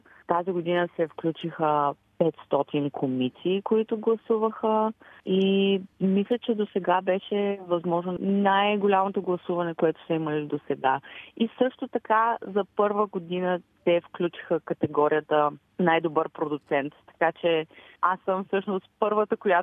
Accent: Varna, Varna Province, Bulgaria; born there; Аз съм родена във Варна

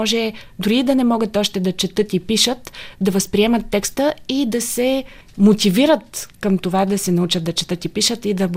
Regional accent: Burgas, Burgas Province, Bulgaria; now in Sofia, Bulgaria; Аз съм от Бургас. Родена съм в Бургас, от дълго време живея в София, но до завършване на гимназията си живях в Бургас

